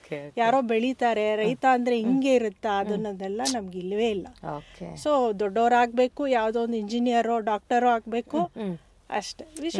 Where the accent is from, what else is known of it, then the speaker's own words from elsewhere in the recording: Bengaluru, Karnataka, India; So ನಾನು ಹುಟ್ಟಿದ್ದು ಬೆಳೆದಿದ್ದು ಎಲ್ಲ ಬ್ಯಾಂಗ್ಳೂರಲ್ಲಿ.